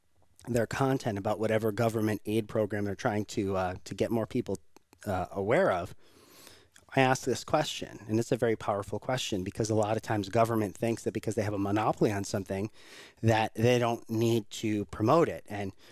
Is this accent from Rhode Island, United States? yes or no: yes; Rhode Island, United States; So I'm originally from Rhode Island.